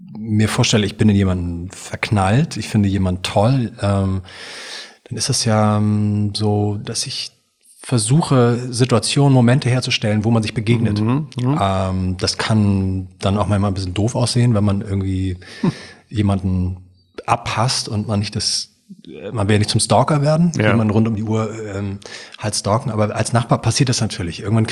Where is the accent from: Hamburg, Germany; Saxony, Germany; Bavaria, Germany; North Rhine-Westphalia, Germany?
Hamburg, Germany; Ich bin in einer Kommune aufgewachsen in Hamburg, in so einer Art Hippie-Wohnprojekt.